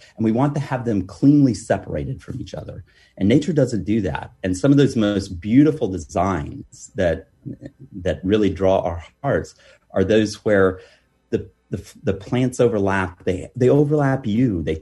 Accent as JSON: {"language": "English", "region": "North Carolina", "country": "United States", "tie": "born or raised there", "said": "where I grew up in Allegheny County, North Carolina"}